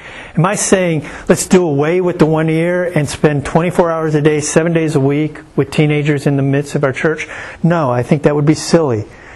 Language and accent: English; Houston, Texas, United States; I remember growing up in Houston in high school